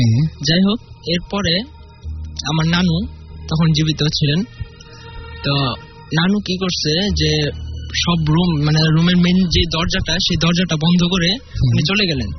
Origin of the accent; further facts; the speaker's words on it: Narsingdi, Dhaka Division, Bangladesh; আমি নরসিংদী থেকে এসেছি, আমি ঢাকা নর্ড এম কলেজে পড়ছি।